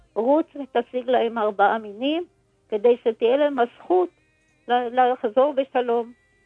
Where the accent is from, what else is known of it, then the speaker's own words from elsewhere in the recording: Jerusalem, Jerusalem District, Israel; now in Bnei Brak, Israel; אני במקור מירושלים.